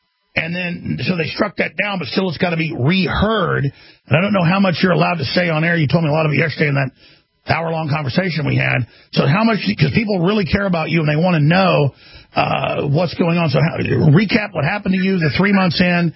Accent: Dallas, Texas, United States; it reminds me of growing up in Dallas, you know, when I was a nice, sweet little kid, like 10 years old

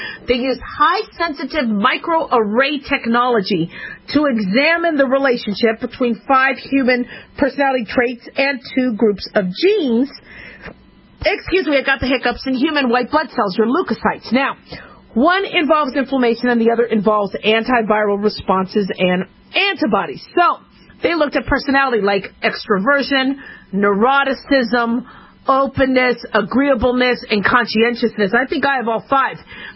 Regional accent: Las Vegas, Nevada, United States; Remember, I grew up in Las Vegas. I miss the strip.

